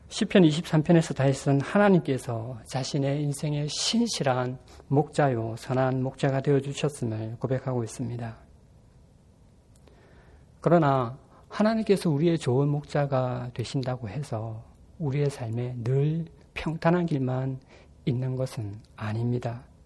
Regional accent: Masan, South Gyeongsang, South Korea; moved away as an adult; also born or lived in Changwon; 제가 살았던 곳은 경남 마산의 조그마한 동네입니다. 지금은 그 동네가 창원으로 통합되어 있습니다. 제가 다녔던 교회 역시 창원의 조그마한 교회, 출석 인원이 150명에서 200명 정도 되는 그런 교회였습니다.

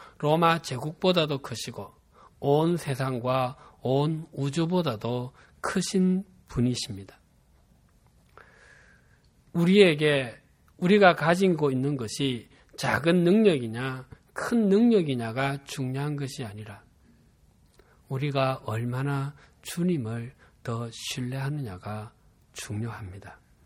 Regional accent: Busan, South Korea; accent: Busan dialect; 또 제 고향이 부산입니다. 제가 사역 초기에 제 사투리가 사역에 문제가 될 것이라고는 한 번도 생각해 보지 않았습니다.

